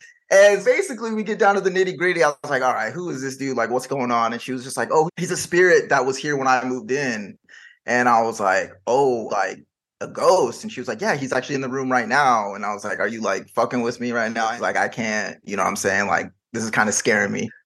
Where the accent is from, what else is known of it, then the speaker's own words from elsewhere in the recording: Los Gatos, California, United States; I grew up in the Bay Area. My parents moved me out of the hood. They moved me to this small little town called Los Gatos.